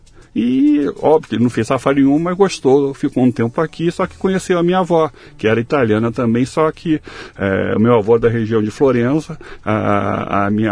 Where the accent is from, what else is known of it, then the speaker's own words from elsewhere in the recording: Rio de Janeiro, Brazil; now in São Paulo, Brazil; Eu sou carioca, mas tô em São Paulo há 3 anos e... fiz há pouco tempo, né? Agora, 1 mês atrás, 54 anos, né? Então, okay. E estou há 3 anos aqui em São Paulo.